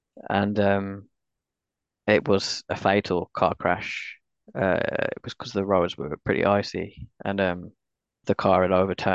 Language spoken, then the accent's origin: English; Munster, Ireland; I think I wasn't Northern Irish. I was from County Cork.